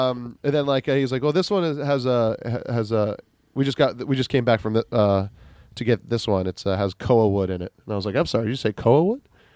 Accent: Kailua, Hawaii, United States; I am from Kailua.

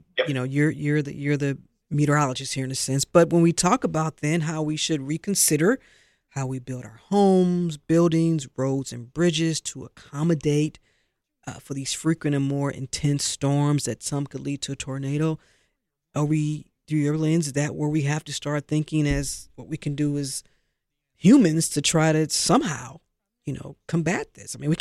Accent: Midwest, United States; I grew up in the Midwest where, you know, you know, it used to be that Midwest.

